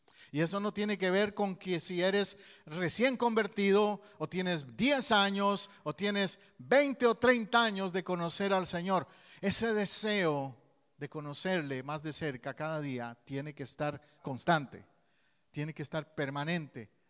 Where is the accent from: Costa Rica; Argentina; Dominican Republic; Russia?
Costa Rica; Yo recuerdo en una ocasión en mi país que nos fuimos un grupo de jóvenes a las montañas.